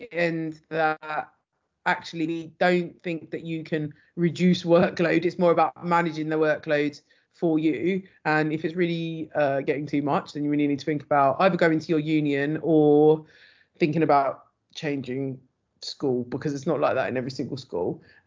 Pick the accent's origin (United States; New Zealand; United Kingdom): United Kingdom; as British people